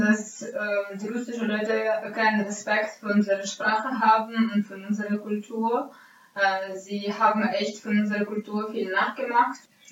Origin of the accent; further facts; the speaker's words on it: Lviv, Lviv Oblast, Ukraine; moved away as an adult; now in Germany; ich komme aus Lviv, das liegt an der Westukraine und ich habe da mein ganzes Leben gelebt, bis ich 21 geworden bin und dann bin ich nach Deutschland ausgewandert. Also ich wohne in Deutschland schon 6 Jahre tatsächlich.